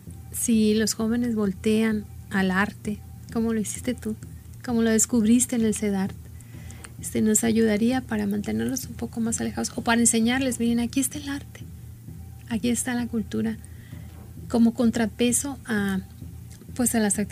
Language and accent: Spanish; Navojoa, Sonora, Mexico; yo recuerdo unas tías que se tuvieron que ir a la Ciudad de México y yo soy de Navojoa, entonces su mamá se quedó en Navojoa.